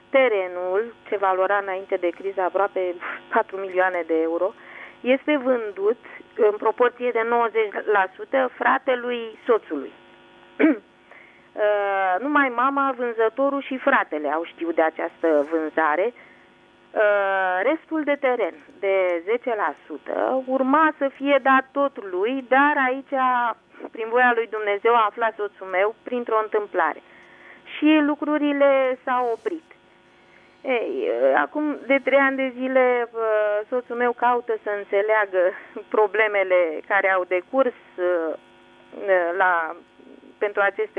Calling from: Bucharest, Romania; din București

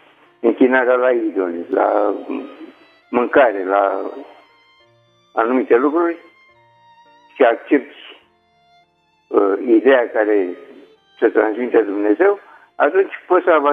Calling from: Bucharest, Romania; din București.

